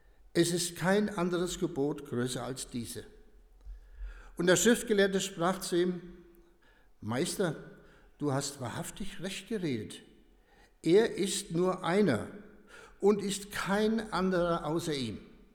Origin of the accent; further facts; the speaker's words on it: Reiskirchen, Hesse, Germany; Ich stamme nämlich hier aus der Gegend, Reiskirchen, wenn euch das was sagt.